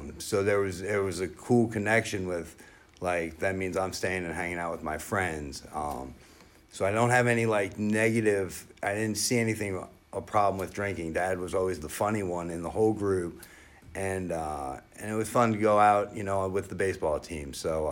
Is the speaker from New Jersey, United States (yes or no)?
yes; New Jersey, United States; so I grew up in New Jersey. I'm 100% Irish, and we all came to the Bronx. And then by the time I was born, we moved to New Jersey. It was like 29 miles outside New York City.